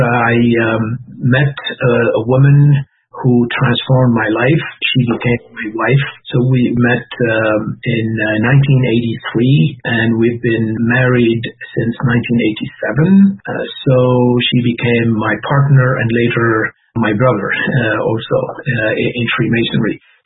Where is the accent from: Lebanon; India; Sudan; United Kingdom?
Lebanon; English is a second language; Oh, yes, I do have an accent, no question about it. My origins are from Lebanon, the country of the cedars.